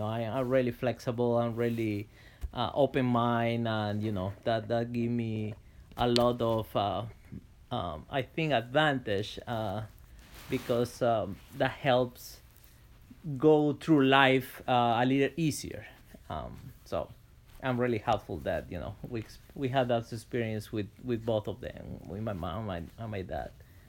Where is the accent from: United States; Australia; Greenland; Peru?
Peru; we are originally from Peru, so we had the chance to travel together, you know, to different parts of the country.